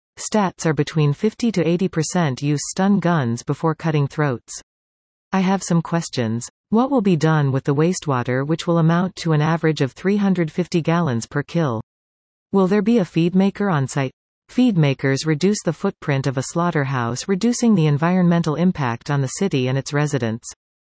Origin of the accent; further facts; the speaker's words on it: Brandon, Manitoba, Canada; I grew up in Brandon, Manitoba, a pretty little prairie city with a slaughterhouse outside of the city limits.